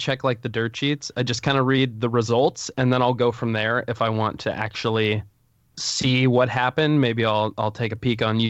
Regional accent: Santa Cruz, California, United States; I checked out NXT live event here in my hometown, Santa Cruz, California, about a month ago

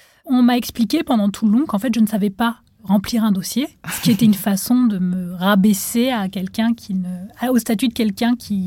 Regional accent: Tunisia; now in France; moi, j'ai grandi en Tunisie. Et donc, en arrivant en France

